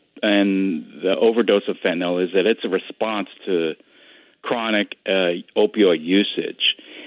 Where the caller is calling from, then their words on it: Whittier, California, United States; Dr. …, I'm an anesthesiologist from Whittier.